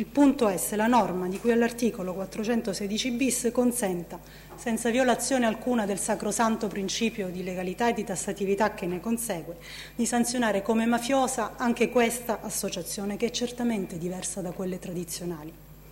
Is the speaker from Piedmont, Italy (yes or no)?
no; Calabria, Italy; moved away as an adult; Sono nata in Calabria, ho vissuto là fino a 19 anni e non ho mai perso il contatto con quelle terre.